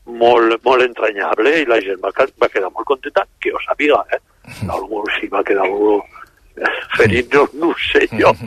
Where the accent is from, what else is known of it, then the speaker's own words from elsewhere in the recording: Aragon, Spain; first language xapurreu; llengua primera que vaig aprendre va ser el català, però de la Franja, evidentment, i la meva mare, el meu pare, la meva família, tota la vida hem parlat amb el xapurreu, que diem allí a la meva comarca del Matarranya